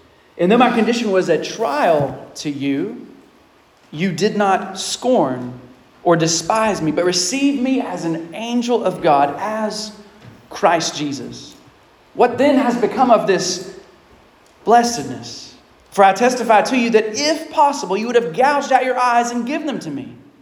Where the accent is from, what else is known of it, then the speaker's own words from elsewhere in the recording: United States; a dear friend by the name of Sean, who I grew up with in Woodford County and saw come to faith.